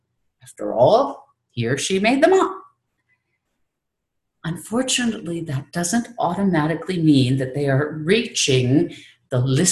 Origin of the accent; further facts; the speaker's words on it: Canada; I am from Canada, forgive me, and away we go.